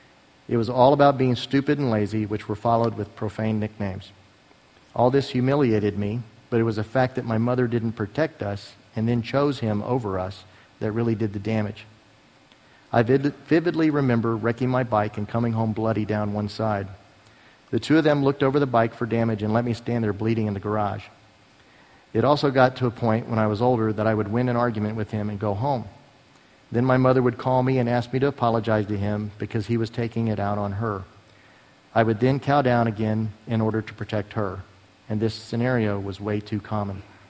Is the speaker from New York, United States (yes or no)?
no; San Antonio, Texas, United States; I was raised in San Antonio by my parents until the age of 8, when my father, who was in the Army, went to Vietnam for a year.